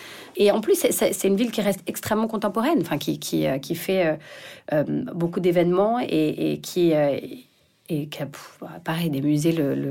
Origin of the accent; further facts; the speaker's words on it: Paris, Île-de-France, France; Déjà parce que c'est à Paris et que je suis parisienne et que la ville de Paris m'a beaucoup influencée et continue de m'influencer.